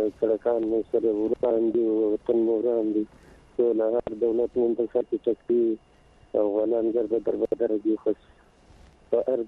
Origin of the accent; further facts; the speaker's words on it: Helmand, Afghanistan; والی د هلمند